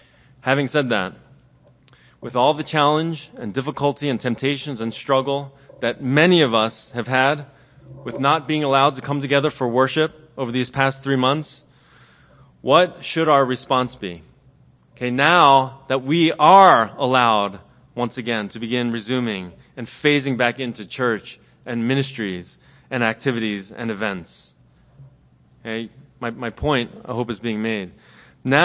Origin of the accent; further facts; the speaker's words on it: Philadelphia, Pennsylvania, United States; And it's not just because I'm from Philly and I love Rocky Balboa.